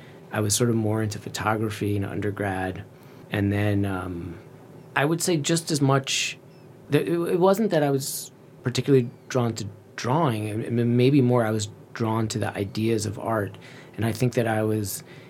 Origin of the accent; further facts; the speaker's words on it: New York, United States; I grew up in Long Island, sort of just into Nassau County. So it was like a nice Jewish neighborhood, but a suburb of New York City.